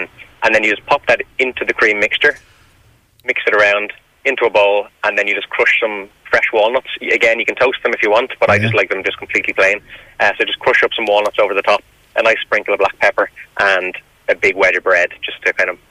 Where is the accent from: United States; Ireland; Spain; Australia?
Ireland; We're Irish, I mean, we can't have the butter.